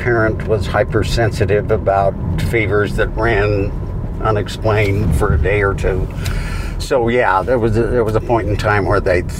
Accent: Minnesota, United States; born there; Well, I was born in Minnesota, Christopher

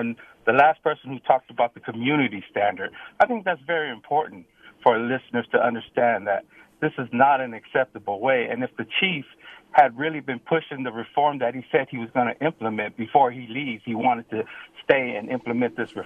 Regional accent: San Francisco, California, United States; I was raised in the Bayview

